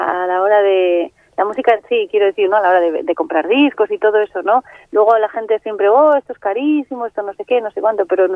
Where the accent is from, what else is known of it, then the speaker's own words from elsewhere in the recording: Santander, Cantabria, Spain; El domingo estoy en mi tierra, en Santander, en Escenario Santander.